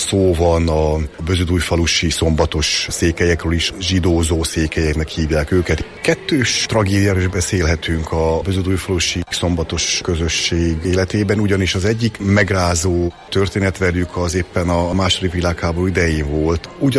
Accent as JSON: {"language": "Hungarian", "region": "Transylvania", "country": "Romania", "said": "Én nagyon büszke vagyok arra, hogy székelyként otthon élek"}